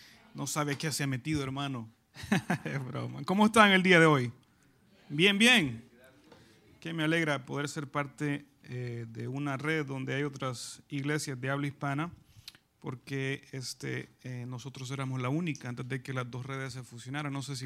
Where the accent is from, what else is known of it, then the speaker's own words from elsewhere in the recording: El Salvador; now in Virginia Beach, United States; yo soy de El Salvador, y como yo lo dije anteriormente, venimos de Virginia Beach.